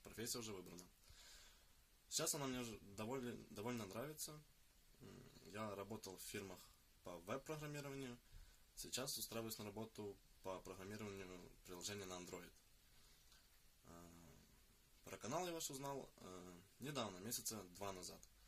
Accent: Ivano-Frankivsk, Ivano-Frankivsk Oblast, Ukraine; мне 18 лет, я с Украины, город Ивано-Франковск.

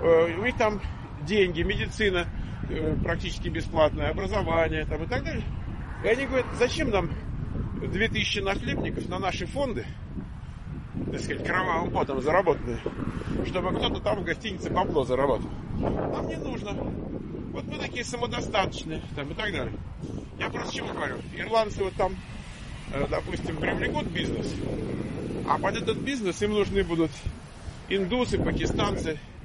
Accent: Moscow, Russia; Раньше я был из Москвы, а теперь я, получается, из Одессы.

